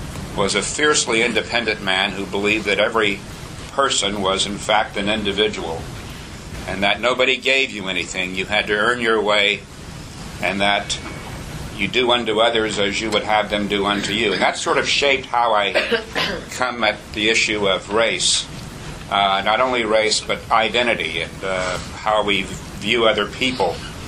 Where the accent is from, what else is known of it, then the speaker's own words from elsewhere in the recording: Leesville, Louisiana, United States; born there; I was born in the Deep South in 1939, Leesville, Louisiana.